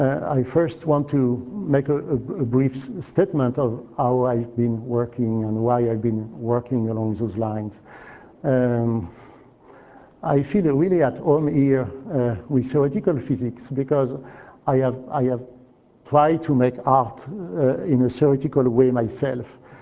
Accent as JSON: {"language": "English", "country": "France", "tie": "born or raised there", "second_language": "English"}